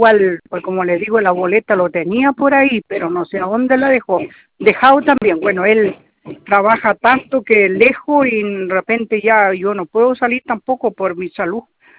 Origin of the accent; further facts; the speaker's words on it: Chonchi, Los Lagos, Chile; nosotros somos de Chonchi.